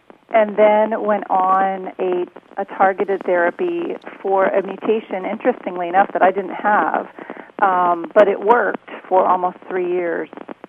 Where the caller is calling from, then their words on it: Bloomsburg, Pennsylvania, United States; I am calling from Bloomsburg, Pennsylvania.